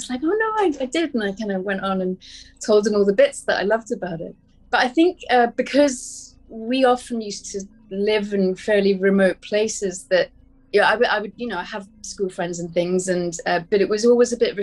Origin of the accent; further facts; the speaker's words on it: Edinburgh, Scotland, United Kingdom; I grew up at school in Edinburgh learning about Jacobite history.